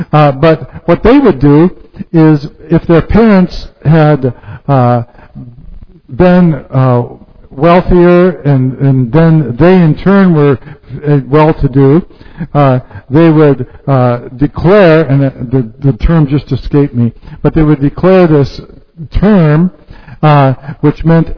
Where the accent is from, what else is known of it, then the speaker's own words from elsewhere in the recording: North Dakota, United States; I know some people from my hometown, they would literally make a route all over eastern North Dakota playing all the bingo parlors